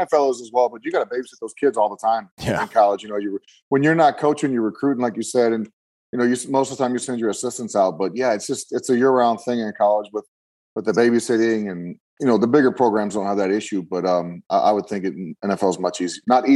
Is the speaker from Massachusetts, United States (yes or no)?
no; New Mexico, United States; I grew up in New Mexico. We watched the Cowboys every Sunday.